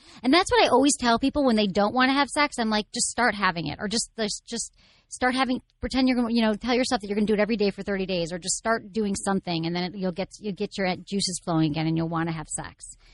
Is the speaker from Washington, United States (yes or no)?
no; Michigan, United States; Okay, I'm from Michigan.